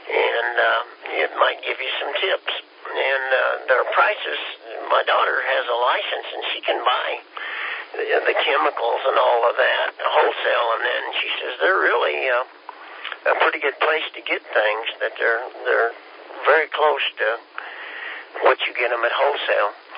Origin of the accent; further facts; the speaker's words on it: Kansas, United States; I'm from Kansas, and we're naturally a little slow.